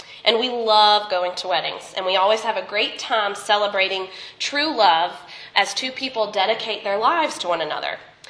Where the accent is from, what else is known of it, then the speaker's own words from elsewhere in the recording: South Carolina, United States; Growing up in South Carolina, I have to admit